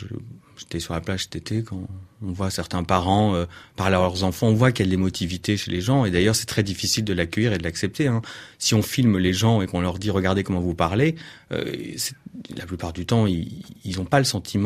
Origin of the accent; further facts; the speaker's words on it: Saint-Cloud, Île-de-France, France; Moi, je viens de Saint-Cloud, c'était un petit peu plus mixte, dans une classe très très privilégiée